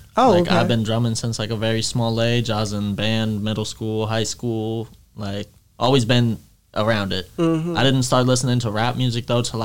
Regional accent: Macomb Township, Michigan, United States; born there; So, I traveled around. Like, I was born in Macomb Township.

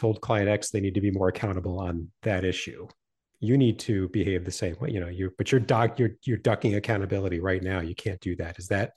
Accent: Northeast, United States; I'm from the Northeast. I'm a nicer person today just because it's so nice out here

